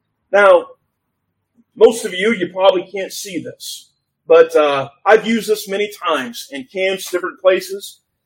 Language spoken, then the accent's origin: English; Kansas, United States; born there